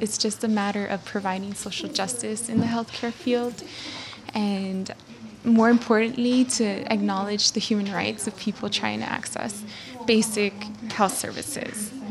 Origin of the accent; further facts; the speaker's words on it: Laredo, Texas, United States; now in New Orleans, United States; I'm from Laredo, Texas originally, but I've been living in New Orleans for the past year.